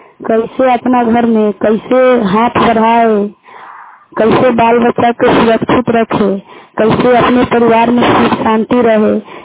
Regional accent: Muzaffarpur, Bihar, India; जिला मुजफ्फरपुर पकड़ी पंचायत की रहने वाली हूँ, प्रखंड मरौन ग्राम मधुबन।

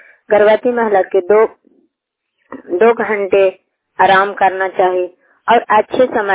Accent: Nalanda, Bihar, India; मैं अतोली घाट को रहने वाली हूँ, नालंदा जिला की निवासी हूँ। मेरा पंचायत भाथर पोस्ट ऑफिस है, प्रखंड सरकारी है।

